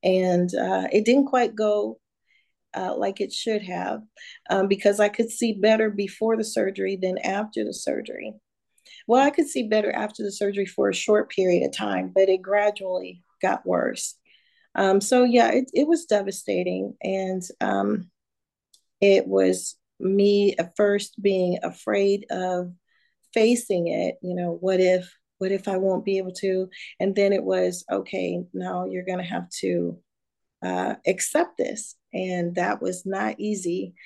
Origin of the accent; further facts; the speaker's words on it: St. Louis, Missouri, United States; Yes, I am originally from St. Louis.